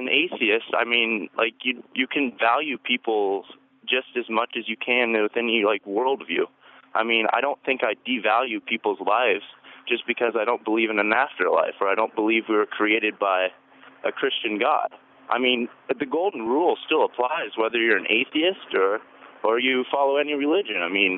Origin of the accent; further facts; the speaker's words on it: Lincoln, Nebraska, United States; I'm from Lincoln. I'm a student here at the university.